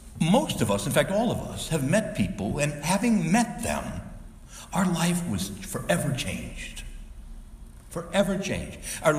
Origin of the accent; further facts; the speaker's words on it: Chicago, Illinois, United States; at least in suburbia where I was growing up in Chicago, and we were there in North Chicago